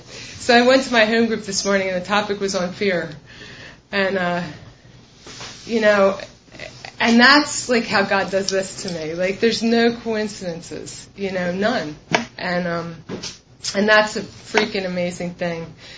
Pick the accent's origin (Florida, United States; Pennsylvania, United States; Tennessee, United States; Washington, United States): Pennsylvania, United States; Philadelphia; I'm from Pennsylvania. I'm a Philly chick. Anybody that knows me knows it. Yo. I was born in, just on the outskirts of Philly.